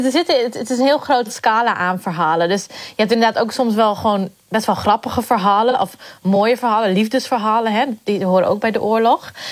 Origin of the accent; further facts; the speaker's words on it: Ter Apel, Groningen, Netherlands; Want ik kom zelf uit Ter Apel. En dat is een verhaal uit Ter Apel.